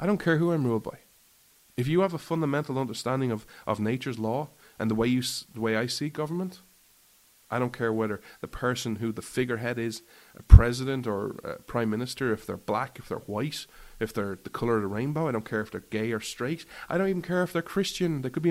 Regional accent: Ireland; Oh, well, but you know, I'm Irish and the person who's telling me all these things is Irish.

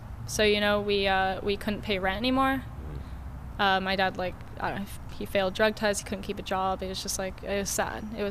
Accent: San Diego, California, United States; also born or lived in North Carolina; I grew up in San Diego.

